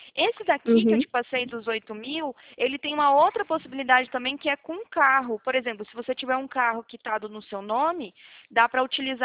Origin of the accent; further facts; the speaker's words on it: Joinville, Santa Catarina, Brazil; also born or lived in Prudentópolis; na verdade, eu nasci no Paraná, né? Eu nasci aí em Prudentópolis, não sei se você conhece, mas é bem interiorzão aí. E aí eu mudei, eu cresci, na verdade, lá em Santa Catarina, em Joinville.